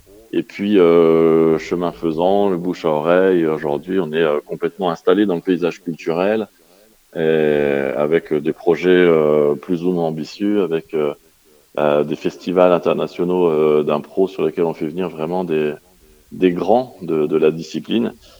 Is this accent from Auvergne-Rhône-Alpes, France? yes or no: yes; Lyon, Auvergne-Rhône-Alpes, France; D'abord parce que je suis lyonnais.